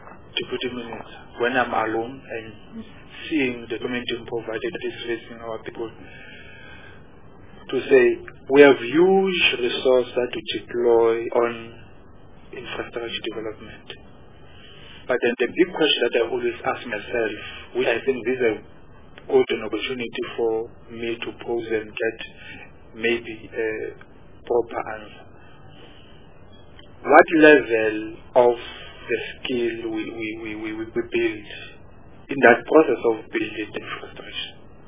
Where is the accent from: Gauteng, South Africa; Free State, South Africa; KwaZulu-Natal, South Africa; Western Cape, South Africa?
Free State, South Africa; also born or lived in Eastern Cape; Yes, I'm from Free State, Rutland Free State. Born in from Eastern Cape